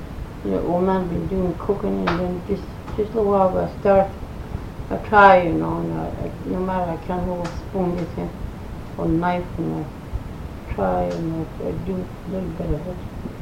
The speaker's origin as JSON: {"language": "English", "country": "United States", "said": "I mean, I'm more entitled to that money than those white people. I'm Indian."}